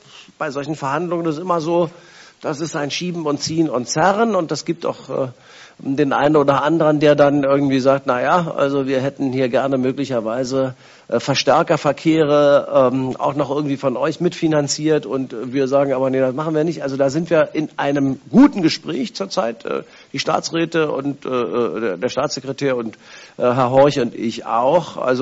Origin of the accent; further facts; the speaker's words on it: Schleswig-Holstein, Germany; für uns auch in Ahrensburg und da, wo ich herkomme, eben auch in Stormarn